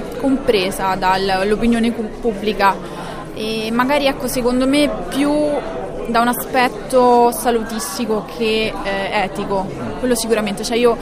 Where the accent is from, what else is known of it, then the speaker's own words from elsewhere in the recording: Rome, Lazio, Italy; ho 30 anni, sono di Roma.